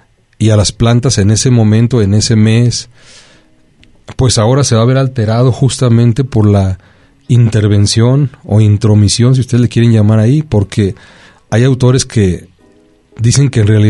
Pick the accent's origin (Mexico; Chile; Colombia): Mexico; cada uno de nosotros como mexicanos amalgamamos todos los grupos raciales